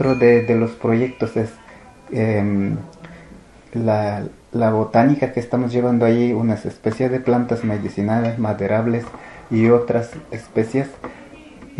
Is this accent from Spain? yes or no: no; Ecuador; como ecuatorianos tenemos derecho de reclamar nuestra dignidad